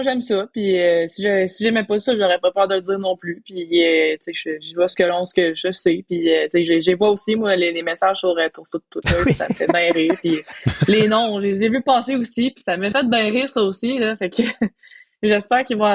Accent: Quebec, Canada; en tant que Québécoise, en tant que francophone

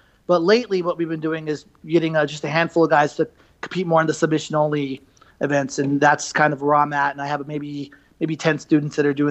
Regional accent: Arizona, United States; also born or lived in California; I was actually born in California, but my entire life has been spent in Arizona, with the exception of when I was on active duty.

